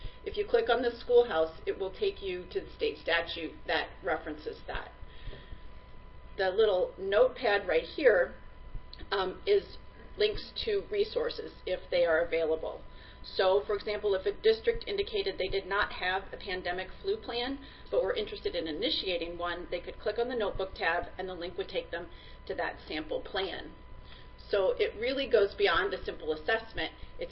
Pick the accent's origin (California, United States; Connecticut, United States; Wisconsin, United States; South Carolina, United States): Wisconsin, United States; I am from Wisconsin